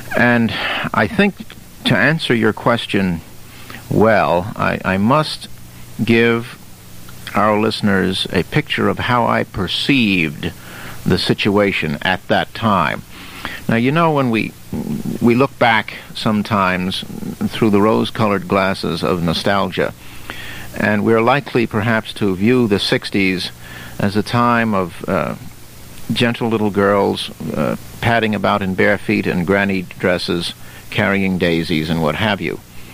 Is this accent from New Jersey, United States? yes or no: yes; New Jersey, United States; also born or lived in New York City; while I was raised in New Jersey, I actually was born in New York City and then moved over very early in my life.